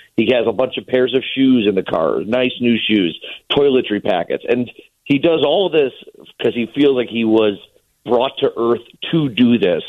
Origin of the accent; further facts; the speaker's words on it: Downers Grove, Illinois, United States; I grew up in Downers Grove.